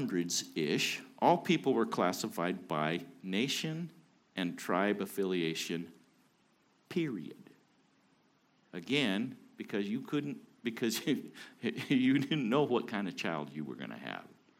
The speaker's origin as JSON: {"language": "English", "region": "Idaho", "country": "United States", "tie": "born or raised there", "said": "I didn't live in the South. I grew up in Idaho."}